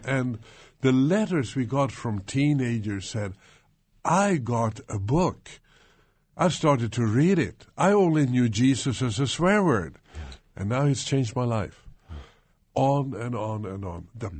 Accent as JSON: {"language": "English", "country": "Sweden", "also_born_or_lived": "Stockholm", "said": "I'm from Sweden."}